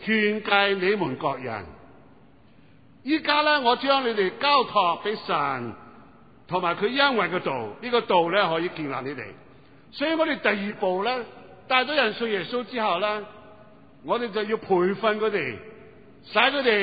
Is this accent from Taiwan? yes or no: no; China; 那么我们中国人有一句说话就好好有意思了